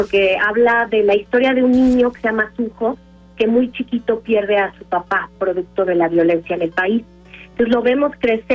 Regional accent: Guanajuato, Mexico; Yo soy de Guanajuato

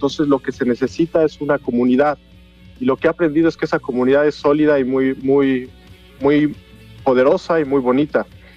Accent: Jiutepec, Morelos, Mexico; also born or lived in Cuernavaca; Yo soy de Cuernavaca, de hecho de Jiutepec, Morelos, soy guayabo, como dirían. De ahí me fui a la Ciudad de México, donde estudié la carrera de composición

